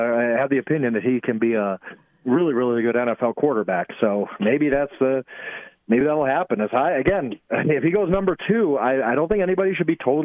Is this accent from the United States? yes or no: yes; Milwaukee, Wisconsin, United States; born there; I'm a Milwaukee guy. You know that. I was born in Milwaukee, big Brewers